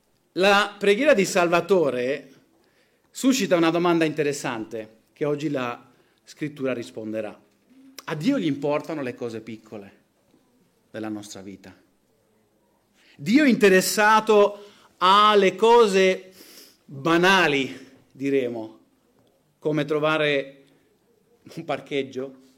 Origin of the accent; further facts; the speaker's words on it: Spain; Io sono nato e cresciuto in Spagna